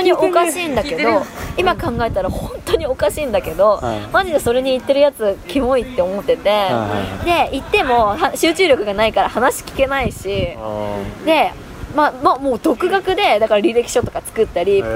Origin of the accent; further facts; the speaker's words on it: Tama Plaza, Kanagawa, Japan; born there; 神奈川県ですね、多摩プラザです。